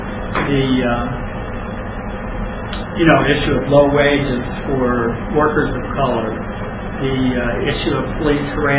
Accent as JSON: {"language": "English", "region": "Ohio", "country": "United States", "tie": "born or raised there", "said": "I grew up in Ohio. I didn't even know any black people."}